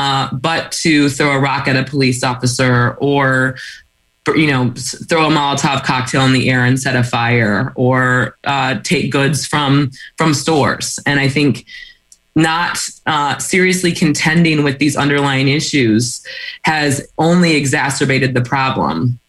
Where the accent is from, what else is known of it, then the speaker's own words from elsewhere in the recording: Michigan, United States; In my home state of Michigan, the events of Detroit in July 1967 are not called the Detroit Riot.